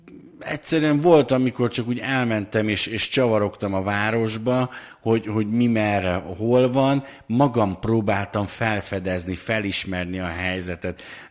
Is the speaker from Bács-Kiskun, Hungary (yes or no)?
no; Hont, Nógrád, Hungary; also born or lived in Balassagyarmat; Én egy Nógrád megyei kis faluban, Honton éltem nagyon-nagyon sokáig. Balassagyarmaton születtem